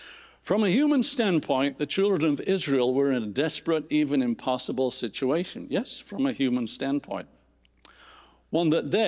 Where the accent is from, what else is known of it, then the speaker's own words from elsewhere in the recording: England, United Kingdom; I grew up in England, and there's a sea to the left, and it's called the Irish Sea